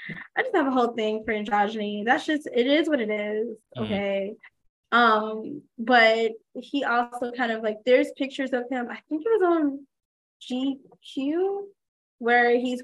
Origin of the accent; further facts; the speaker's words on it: Fayetteville, Georgia, United States; Obviously, I'm from Atlanta. Well, from Fayetteville, but Atlanta, Georgia.